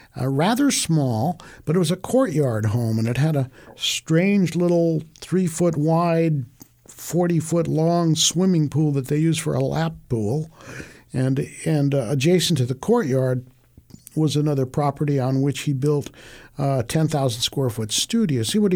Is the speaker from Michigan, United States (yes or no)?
no; San Jose, California, United States; I grew up in San Jose in the Santa Clara Valley, and in those days, all of what is now Silicon Valley had a population of 78,000 people, small town.